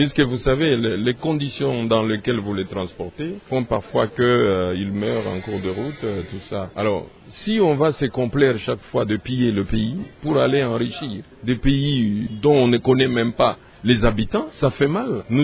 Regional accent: DR Congo; chez nous en RDC

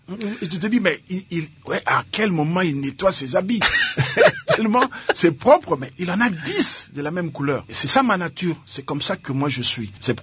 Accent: Bandal, Kinshasa, DR Congo; Moi, je suis natif de Bandal. … avait une maison en Nzobe et moi, j'habitais Chiluango, donc les deux avenues qui se suivent.

